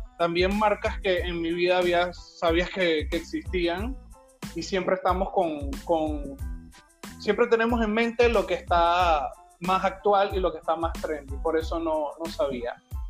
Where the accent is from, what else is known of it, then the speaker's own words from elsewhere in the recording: Maracaibo, Zulia, Venezuela; moved away as an adult; now in Panama; vengo de Maracaibo, Venezuela. Tengo ya 5 años acá en Panamá.